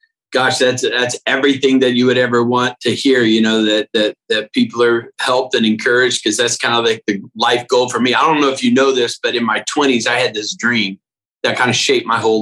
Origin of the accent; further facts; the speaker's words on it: Austin, Texas, United States; And basically, I grew up in Austin, though. My dad pastored in Austin for 12 years at a church